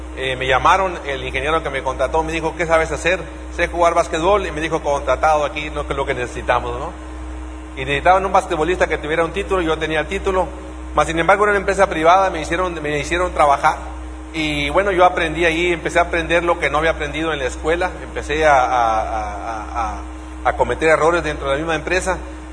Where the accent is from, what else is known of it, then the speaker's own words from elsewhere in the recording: northern Mexico, Mexico; a estas alturas venimos del norte de México. Los del norte somos más, más broncos, más rancheros, más de pueblo, así que hablamos duro y a la cabeza.